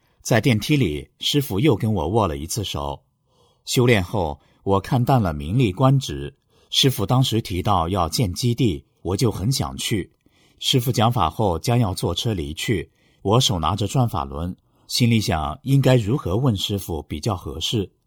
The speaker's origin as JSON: {"language": "Chinese", "country": "Hong Kong", "said": "我说我是香港人，你们到香港警局去查一查我犯了什么法"}